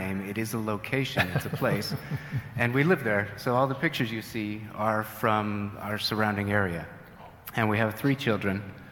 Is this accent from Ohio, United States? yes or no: no; Alaska, United States; now in Bariloche, Argentina; I'm from Alaska. My wife is from New Mexico.